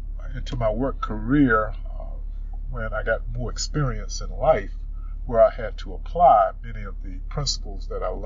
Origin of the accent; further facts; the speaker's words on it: Rocky Mount, North Carolina, United States; I'm one of the few people in these groups from North Carolina. But I grew up in Rocky Mount a number of years ago.